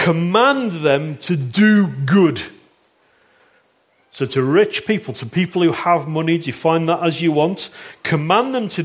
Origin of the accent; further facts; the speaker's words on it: United Kingdom; Maybe as British people, maybe most of us here today are British, and maybe it's a cultural thing.